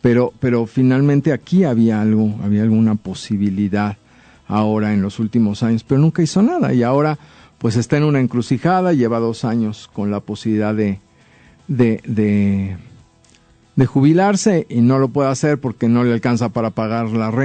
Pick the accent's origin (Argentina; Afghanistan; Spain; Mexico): Mexico; Yo creo que como mexicanos muchas veces nos pasa eso, ¿no?